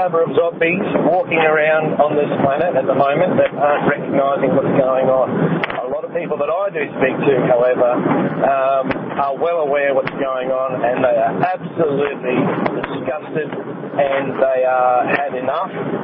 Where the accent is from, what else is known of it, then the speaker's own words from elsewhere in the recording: Adelaide, South Australia, Australia; It's g'day from Australia. I'm from Adelaide, South Australia